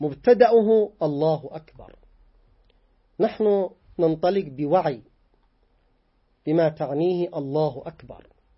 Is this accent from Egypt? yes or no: no; Yemen; نحن كشعب يمني ينتمي للإيمان